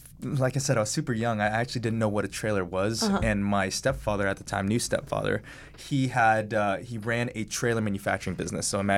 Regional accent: Dallas, Texas, United States; also born or lived in Houston; now in Los Angeles, United States; And I'm actually originally from Texas.

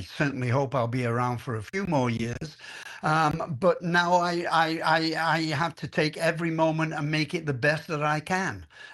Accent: England, United Kingdom; moved away; I came from England, which we shall say was gray. And I entered a world that was technicolor, and it was full of sunshine.

